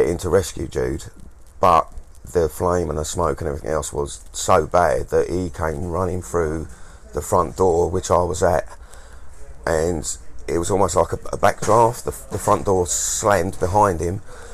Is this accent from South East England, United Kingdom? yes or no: yes; Maidstone, South East England, United Kingdom; born there; I was born in Maidstone. I was born in this town. My dad was born in this town